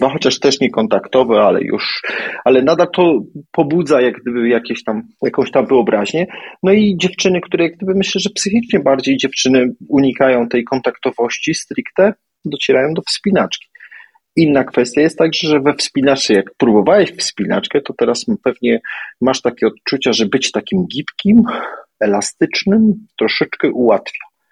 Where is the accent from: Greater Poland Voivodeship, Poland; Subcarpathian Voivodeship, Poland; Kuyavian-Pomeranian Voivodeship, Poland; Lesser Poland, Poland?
Lesser Poland, Poland; Kraków; miałem to szczęście, że ja jestem z Krakowa